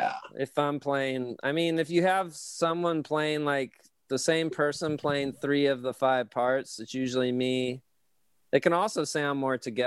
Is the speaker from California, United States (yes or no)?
yes; Stockton, California, United States; but like, at least I'm from Stockton, you know